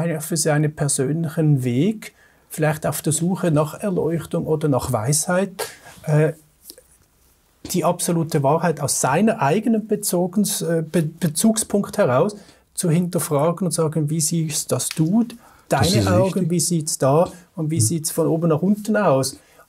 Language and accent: German; Zurich, Switzerland; born there; In der Stadt Zürich.